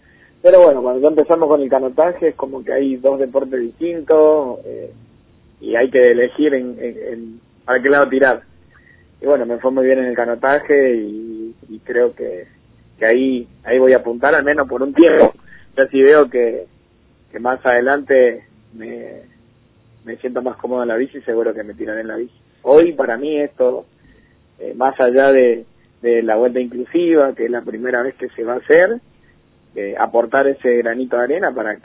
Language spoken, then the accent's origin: Spanish; Misiones, Argentina; Sí, yo soy de Misiones, así que por ahí había unos lugares muy lindos que hacía muchísimo tiempo que no iba.